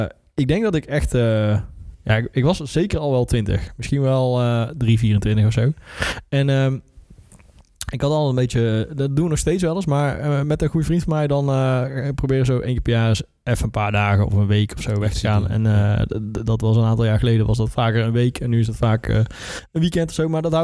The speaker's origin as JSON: {"language": "Dutch", "country": "Netherlands", "said": "Want wij zijn Nederlanders en wij denken... in Nederland heb je om de 10 kilometer een tankstation."}